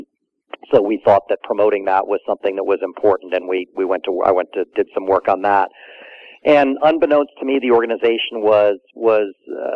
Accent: New York, United States; No, I grew up in New York making fun of New Jersey, and then ended up out here 20 years ago. But I grew up in New York

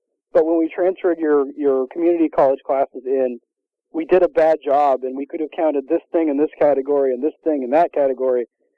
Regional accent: Washington, United States; also born or lived in California; Actually, I grew up in Washington.

